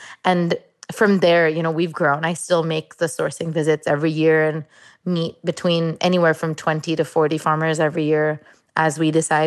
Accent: Mumbai, Maharashtra, India; I speak multiple Indian languages. I grew up in Mumbai.

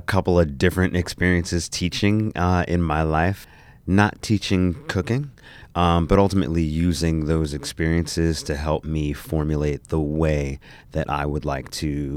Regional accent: New Jersey, United States; My origin story, I grew up in New Jersey. I didn't have a huge cooking family.

